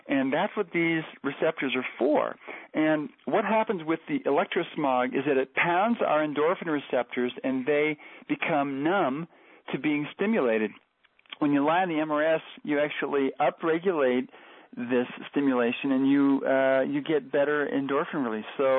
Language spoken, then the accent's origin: English; Nebraska, United States; I was born and raised in Nebraska, for heaven's sakes.